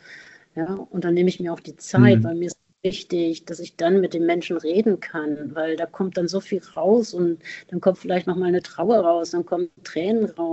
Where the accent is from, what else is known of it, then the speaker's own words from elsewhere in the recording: Melle, Lower Saxony, Germany; Weil ich komme ja gebürtig aus dem Norden, aus Melle, war aus Osnabrück, also bin ja auch erst seit 18 Jahren hier